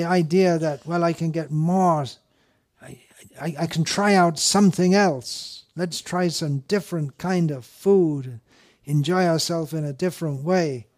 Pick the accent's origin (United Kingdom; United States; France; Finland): United Kingdom; England; when I was growing up in England, we hadn't even heard of olive oil.